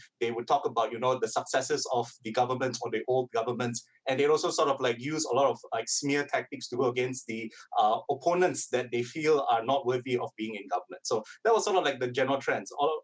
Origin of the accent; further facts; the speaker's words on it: Selangor, Malaysia; I'm ethnically Chinese, I'm from the Klang Valley area, I grew up here